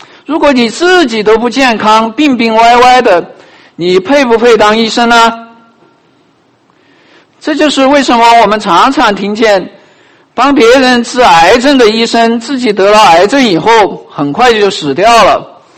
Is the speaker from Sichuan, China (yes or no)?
yes; Sichuan, China; 那我是个四川人，在四川的时候，我会接触到一些广安人，